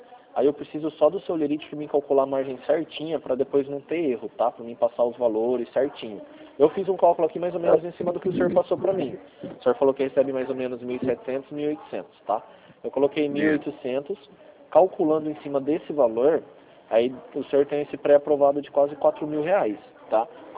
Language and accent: Portuguese; Rio Claro, São Paulo, Brazil; Eu sou daqui de Rio Claro.